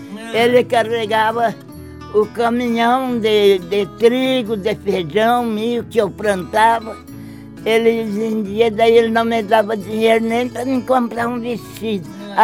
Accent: Rio Grande do Sul, Brazil; born there; No Rio Grande do Sul.

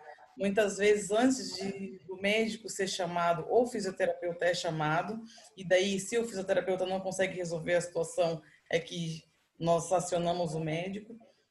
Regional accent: Brazil; now in Portugal; Porque se no Brasil, que é um país, na minha opinião, como brasileira, é menos desenvolvido, isso aconteceu. Eu acredito que aqui em Portugal isso logo mais conseguiremos alcançar

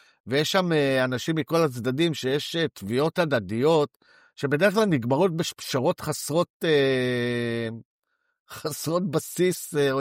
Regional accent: Herzliya, Tel Aviv District, Israel; אני גדלתי בהרצליה

